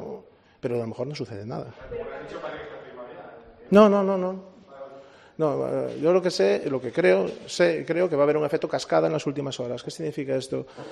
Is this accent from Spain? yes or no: yes; Galicia, Spain; Yo soy gallego